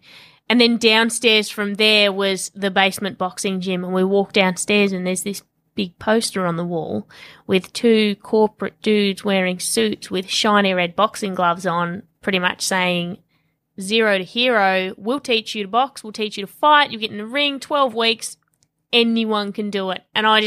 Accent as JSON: {"language": "English", "region": "Tasmania", "country": "Australia", "tie": "born or raised there", "lives_now": "Melbourne, Australia", "said": "I grew up in Tasmania. It was a small state off the bottom of Australia. So very quiet little country town. And I moved over to Melbourne when I was about 20."}